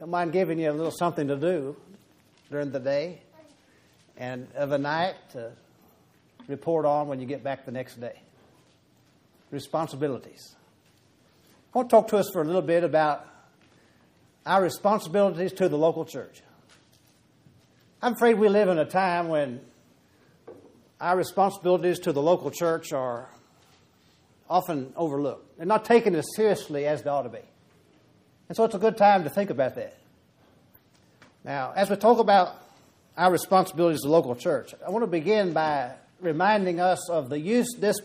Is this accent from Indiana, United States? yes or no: yes; Terre Haute, Indiana, United States; I come from Terre Haute, Indiana.